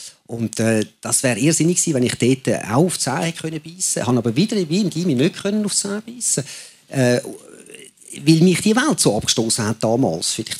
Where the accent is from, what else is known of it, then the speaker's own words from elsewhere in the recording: Urdorf, Zurich, Switzerland; Ich habe das Gymi gemacht, nicht so weit entfernt von hier. Ich bin in Urdorf aufgewachsen.